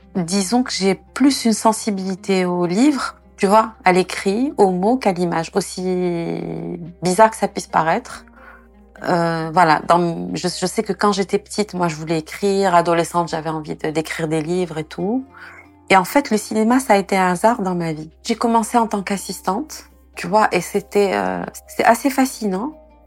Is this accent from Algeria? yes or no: yes; Algeria; Enfin, je sais pas, je suis une Algérienne. Voilà, j'ai 48 ans